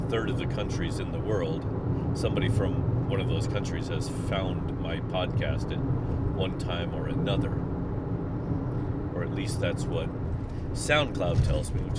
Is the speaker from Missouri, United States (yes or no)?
yes; St. Louis, Missouri, United States; It was recommended by my friend Charles Burks, who is from my hometown, from the St. Louis area.